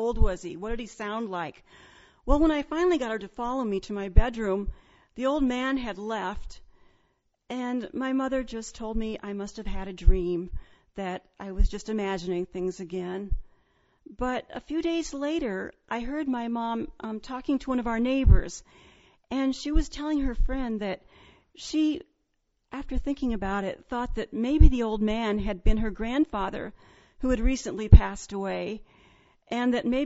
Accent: Ames, Iowa, United States; Well, I grew up here in Ames, and I think I had a fairly normal childhood.

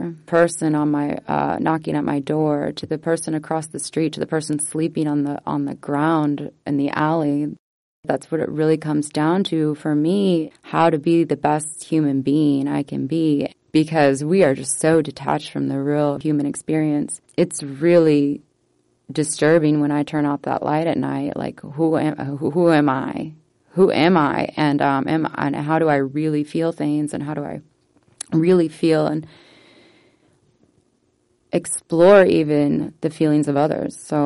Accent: Iowa, United States; You know, I'm 36 now. I grew up on the Raccoon River pretty much every day, playing, splashing, you know.

